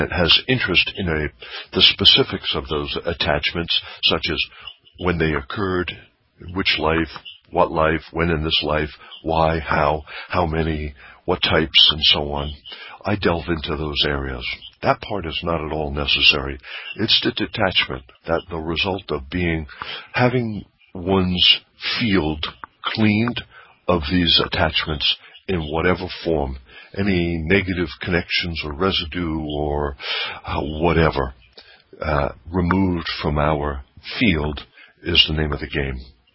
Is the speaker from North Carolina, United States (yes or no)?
no; New York, United States; I'm originally from New York, about 100 miles from Manhattan, but I had lived in Manhattan, and I used to take all tourists and business clients to the World Trade Center.